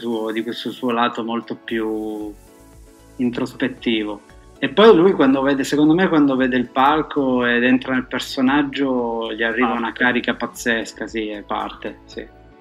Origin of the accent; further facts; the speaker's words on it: Turin, Piedmont, Italy; now in Palermo, Italy; tornare in Italia, quindi a Torino, nella mia città d'origine, dove sono nato.